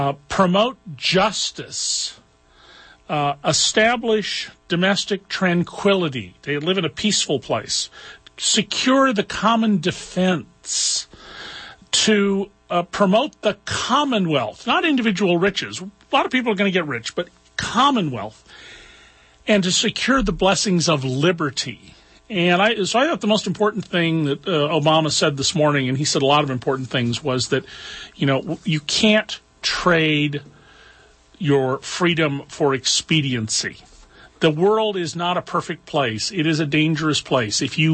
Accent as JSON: {"language": "English", "town": "Santa Cruz", "region": "California", "country": "United States", "tie": "born or raised there", "also_born_or_lived": "Orange County", "said": "I grew up partly in Orange County and the rest in Santa Cruz."}